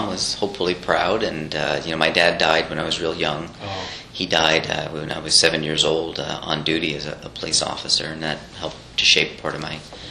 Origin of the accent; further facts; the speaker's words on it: New Jersey, United States; even though I grew up in New Jersey, I had no exposure to it.